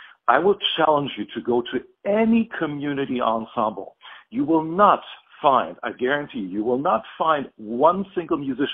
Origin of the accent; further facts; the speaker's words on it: Germany; English is a second language; I grew up in Germany. That's the accent that you're hearing.